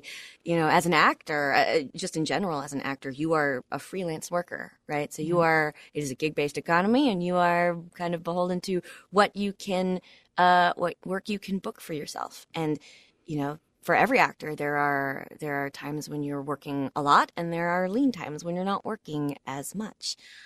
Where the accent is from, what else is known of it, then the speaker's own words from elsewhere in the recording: Philippines; I'm Filipino, and Filipinos tend to be kind of natural performers among themselves.